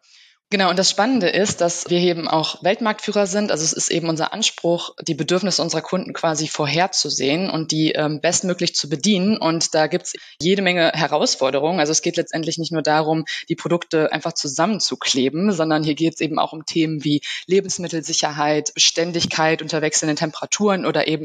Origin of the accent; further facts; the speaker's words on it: Düsseldorf, North Rhine-Westphalia, Germany; Ich komme aus Düsseldorf. Ich bin 28 Jahre